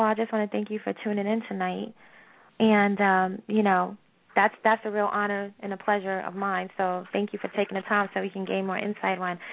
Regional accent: Queens, New York, United States; also born or lived in Harlem; at a small duration of my life, I grew up in Harlem on 128th and Lenox, so I'm born and raised in Queens

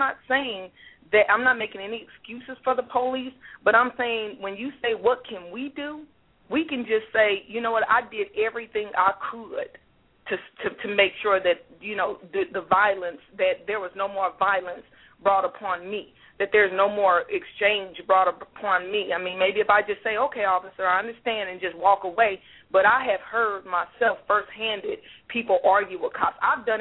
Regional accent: Kansas City, Missouri, United States; I'm from Kansas City, Missouri.

